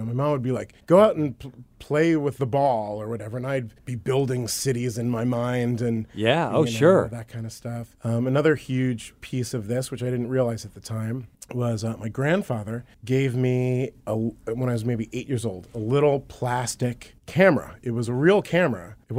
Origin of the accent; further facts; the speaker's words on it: Reading, Pennsylvania, United States; I was raised in Pennsylvania, Reading, Pennsylvania.